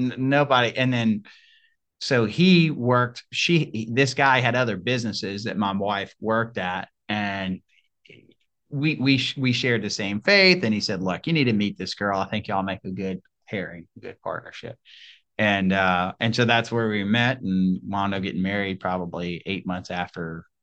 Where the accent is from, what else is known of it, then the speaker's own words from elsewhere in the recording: Lafayette, Louisiana, United States; from Lafayette, Louisiana, born and raised in Cajun culture, not necessarily a Cajun, but by way of virtue, I'm here.